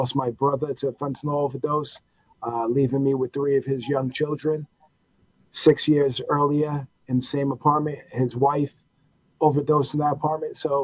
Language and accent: English; New York City, New York, United States; So I grew up in New York, Lower East Side, Manhattan. I grew up during the 1980s, the crack epidemic.